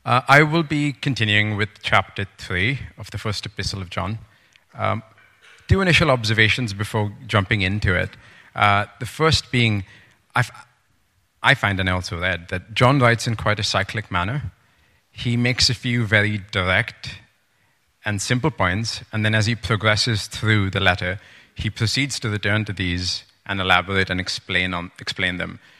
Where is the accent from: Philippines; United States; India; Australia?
India; now in London, United Kingdom; I'm from India. I've been a part of Antioch for as long as I've been in London, which is over 10 years now.